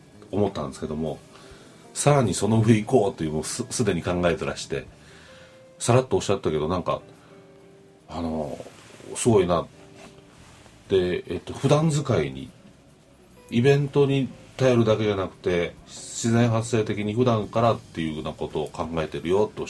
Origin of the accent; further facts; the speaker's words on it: Kyoto, Japan; 私の実家っていいます母上京区に住んでるんですけど、木造2階建てで40年ぐらい経った古い家ですけど一人暮らしなんですよ。